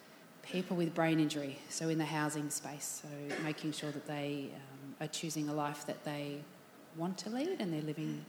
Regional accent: Victoria, Australia; now in Brisbane, Australia; I grew up in the country, so I'm from Western Victoria.

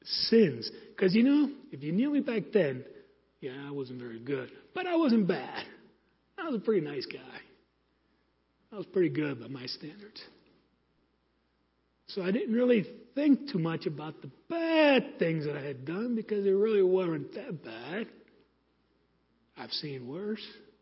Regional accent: Brooklyn, New York, United States; but I grew up in the Pepper-Stuyvesant area of Brooklyn, New York. And you just don't cry.

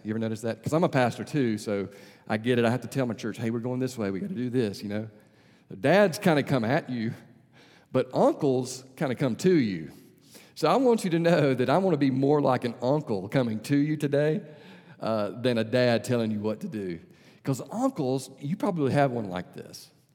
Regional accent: Albany, Georgia, United States; invited him to come hunt where I live in Albany, Georgia. And for whatever reason, when he comes and hunts in my hometown

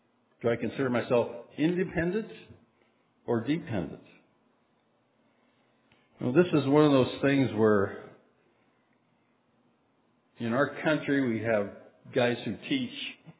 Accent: Montana, United States; I come from Montana. It's a very Marlboro man, take care of yourself.

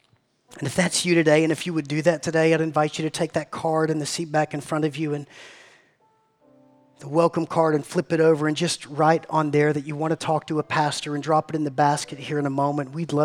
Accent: Georgia, United States; again, I grew up sort of in South Georgia, so I would sing

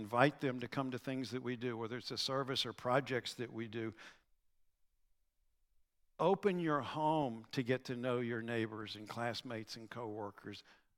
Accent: United States; I am very glad that I'm an American.

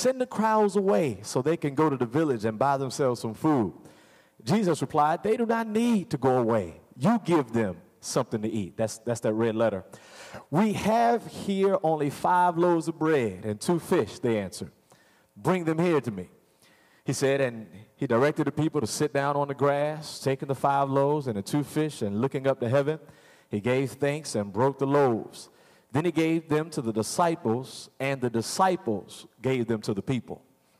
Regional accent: Hampton, Virginia, United States; now in Suffolk, United States; Now, I'm from Hampton. I live in Suffolk.

